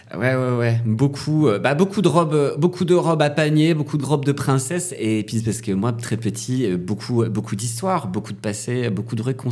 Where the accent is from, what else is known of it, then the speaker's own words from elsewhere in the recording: Calais, Hauts-de-France, France; J'ai grandi dans le nord de la France. Je suis né à Calais.